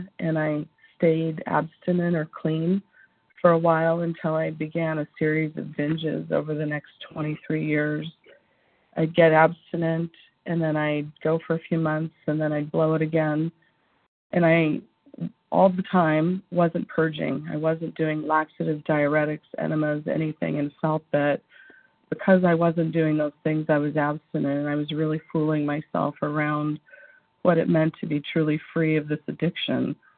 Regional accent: Washington, United States; Good morning. … from Washington.

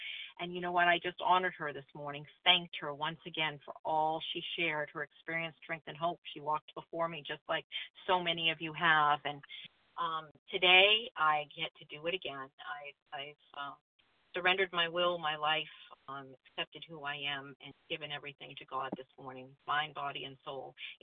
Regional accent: New Hampshire, United States; I hail from New Hampshire, but snowbirding in Florida for the winter

